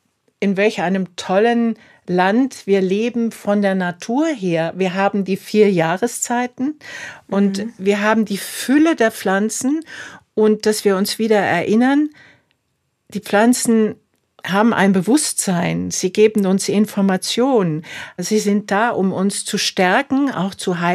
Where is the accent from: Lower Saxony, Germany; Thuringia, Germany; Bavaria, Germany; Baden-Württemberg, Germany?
Bavaria, Germany; bei uns in Bayern ist es ja im Mai so, wenn wir draußen sind, wirklich diese Wiesen voll Löwenzahn